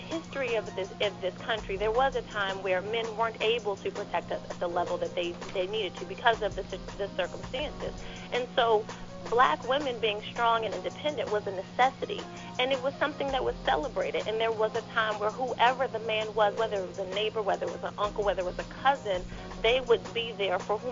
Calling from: District Heights, Maryland, United States; I'm calling from District Heights.

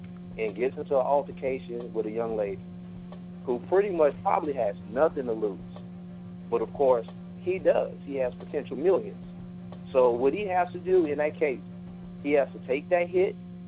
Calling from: Camp Springs, Maryland, United States; Hey, I'm calling from Camp Springs, Maryland.

